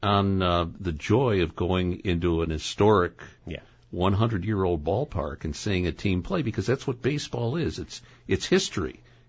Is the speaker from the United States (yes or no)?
yes; Chicago, Illinois, United States; As a kid growing up in Chicago, I still remember the first time I went to Wrigley Field